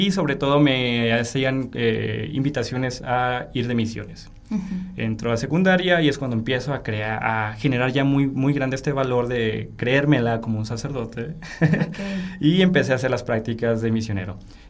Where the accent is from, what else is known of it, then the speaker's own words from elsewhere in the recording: Guadalajara, Jalisco, Mexico; como muchos tapatíos, que estuvieron en colegios privados, sobre todo de cuestiones religiosas, pues fui educado primaria, secundaria y preparatoria en un colegio de franciscanas.